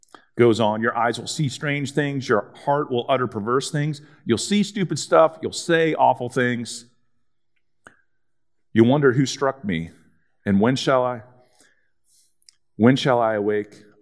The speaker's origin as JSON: {"language": "English", "town": "Philadelphia", "region": "Pennsylvania", "country": "United States", "said": "And I'm from Philadelphia, so I might as well use it while I'm here."}